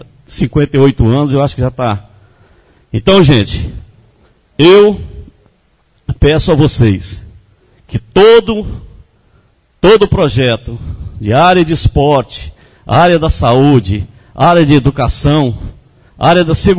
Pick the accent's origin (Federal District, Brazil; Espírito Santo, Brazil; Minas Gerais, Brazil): Espírito Santo, Brazil; Conceição da Barra; eu, nascido e criado aqui em Conceição da Barra